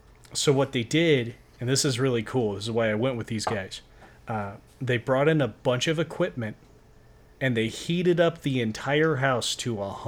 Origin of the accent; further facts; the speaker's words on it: Pagosa Springs, Colorado, United States; But when I was growing up in Pagosa, we had like two separate infestations